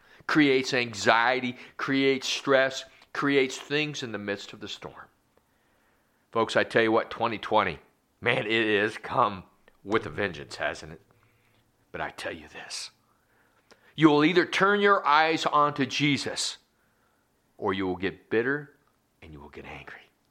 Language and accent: English; Oskaloosa, Iowa, United States; I'm from Oskaloosa, and we had just what I would call the tail of the storm.